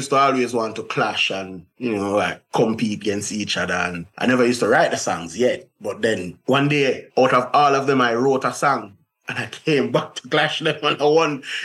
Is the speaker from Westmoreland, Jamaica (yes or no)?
no; Kingston, Jamaica; I was born in Kingston 20, 29 Conway Drive down in Patrick Gardens, what you call it, Patrick City. See, I'm saying, I grew up as a street kid because my mother is a vendor, street vendor.